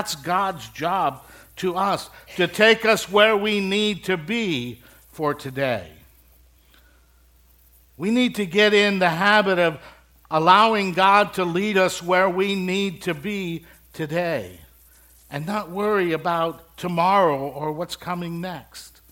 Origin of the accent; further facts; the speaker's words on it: Midwest, United States; I grew up in the Midwest, and I remember fields that went on from horizon to horizon, just as green as you can imagine.